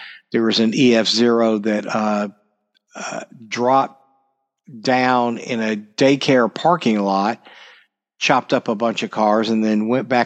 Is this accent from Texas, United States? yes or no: yes; Dallas, Texas, United States; I am from Dallas, Texas. I am a proud Dallas-born native, I love Texas. I am a Texan. I'm a son of the South.